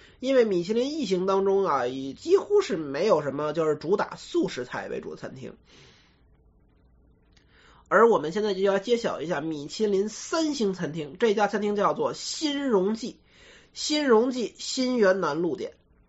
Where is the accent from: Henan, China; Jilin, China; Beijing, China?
Beijing, China; 作为从小在北京长大的土生土长的北京人啊